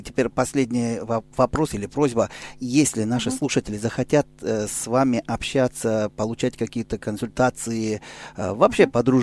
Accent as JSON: {"language": "Russian", "country": "Kyrgyzstan", "said": "мы из одной страны, и где бы мы ни находились, всегда мы говорим, что мы родом из Киргизстана"}